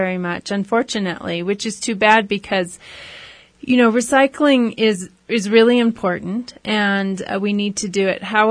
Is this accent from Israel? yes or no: no; Oregon, United States; I grew up in Oregon, and so grew up as a little bottle bill child, and collected cans every week and took them to the store.